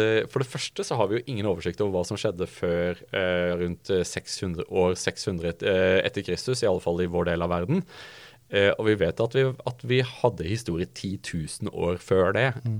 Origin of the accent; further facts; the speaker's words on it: Audnedal, Agder, Norway; Jeg kommer fra Audnedal, ikke sant? Som den kommunen i Norge som ga opp mest største andelen av sin befolkning til Amerika.